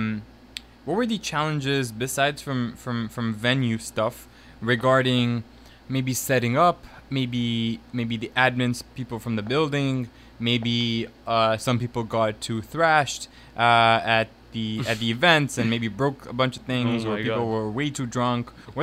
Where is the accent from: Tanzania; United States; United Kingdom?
Tanzania; I grew up from a music family. I'm from Tanzania in East Africa.